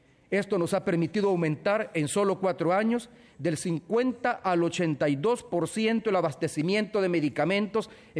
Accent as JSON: {"language": "Spanish", "country": "El Salvador", "said": "estos avances que hemos experimentado en mi país durante los últimos años no han sido fruto del azar. El Salvador está viviendo un periodo de grandes cambios"}